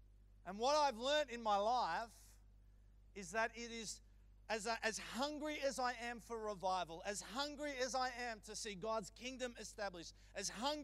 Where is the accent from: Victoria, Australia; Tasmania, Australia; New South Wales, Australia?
Victoria, Australia; Bendigo; also born or lived in Melbourne; I was born here in Melbourne, but grew up in Bendigo